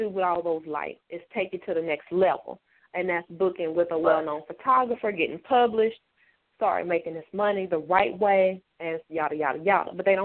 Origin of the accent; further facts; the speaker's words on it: Mississippi, United States; Yeah, I'm from Mississippi. I hail from, I'm going to say, Northeast Mississippi. That's where I'm from.